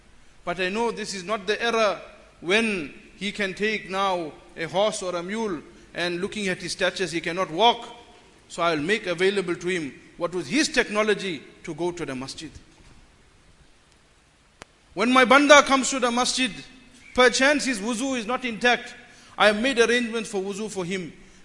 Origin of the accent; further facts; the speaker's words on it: South Africa; we live in a time when we cannot take hardship, and moreover, we are South African Muslims.